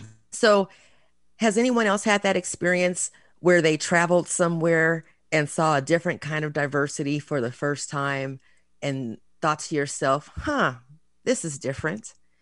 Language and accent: English; Redondo Beach, California, United States; So I grew up in Southern California. I'm very thankful that I consider where and how I grew up to be very diverse. I grew up in Redondo Beach